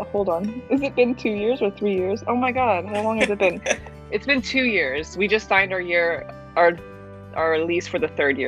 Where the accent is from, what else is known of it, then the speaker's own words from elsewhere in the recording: Houston, Texas, United States; born there; I was born in Houston, but I only lived there for like 2 months.